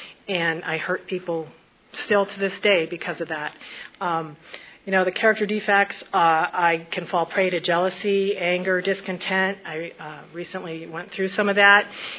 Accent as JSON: {"language": "English", "region": "Minnesota", "country": "United States", "said": "I come from Minnesota, and, you know, we have the Jesus loves you theory of the Lutherans, and that's the way I was raised"}